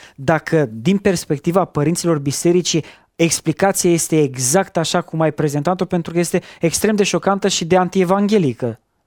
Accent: Romania; Ca român nu mă regăsesc în exemplul acesta.

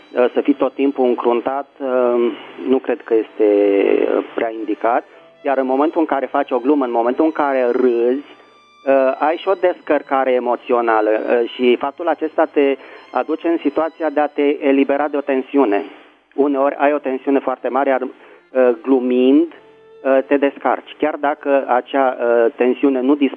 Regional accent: Bucharest, Romania; din București.

